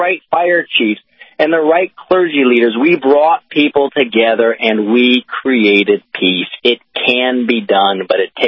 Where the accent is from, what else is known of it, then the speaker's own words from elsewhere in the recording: Missouri, United States; You know, I grew up in Missouri, where everybody, you know, was a fan of Harry Truman, right?